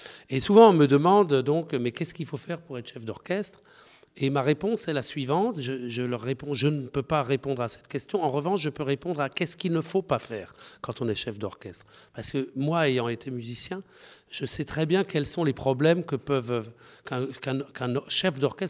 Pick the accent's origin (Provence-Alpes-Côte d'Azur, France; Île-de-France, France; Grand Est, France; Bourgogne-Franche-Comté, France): Grand Est, France; Colmar; born there; je suis né un peu dans une ville comparable à Douai. Moi, je suis né à Colmar.